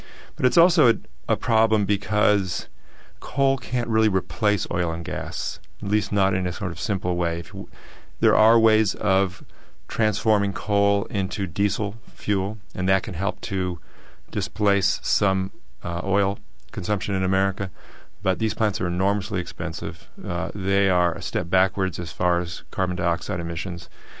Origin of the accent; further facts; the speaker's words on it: California, United States; I grew up in Silicon Valley, was very interested in technology and what electrons can do from the rise of the internet.